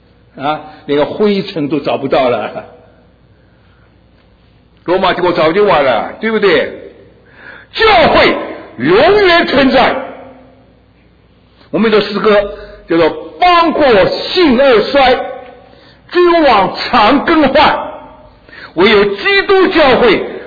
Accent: China; 我是中国人，我的托付为了中国人，我的知识为了中国。

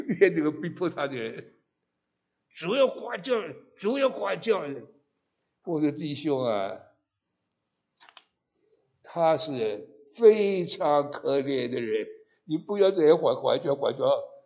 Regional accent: China; 我们中国人呢，对不对？不要忘本呢。

